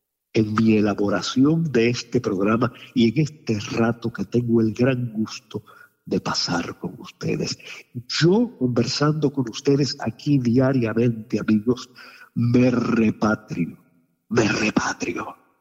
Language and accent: Spanish; Cuba; moved away; Por supuesto, ustedes y nosotros somos totalmente cubanos.